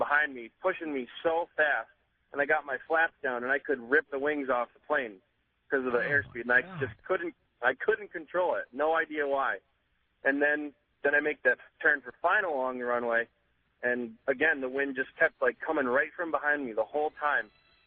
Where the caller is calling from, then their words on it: Enfield, Connecticut, United States; I'm calling from Enfield, Connecticut.